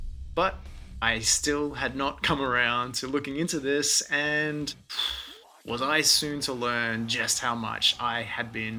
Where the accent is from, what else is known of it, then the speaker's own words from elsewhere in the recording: Australia; I know as an Aussie I probably shouldn't say this